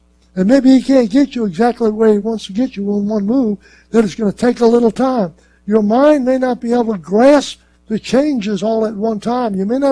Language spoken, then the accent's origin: English; Louisiana, United States; No, nothing disparaging about my state. It's my home state. I'm back here.